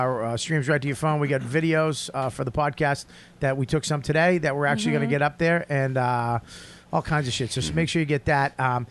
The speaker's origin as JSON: {"language": "English", "town": "Staten Island", "region": "New York", "country": "United States", "said": "I'm from Staten Island."}